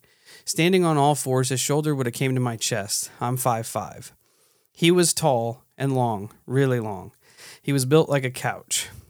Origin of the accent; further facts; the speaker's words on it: St. Charles, Missouri, United States; I'm from St. Charles, Missouri, about 30 minutes west of St. Louis, and I still live in the general area. My family owned 30 acres there when I was growing up.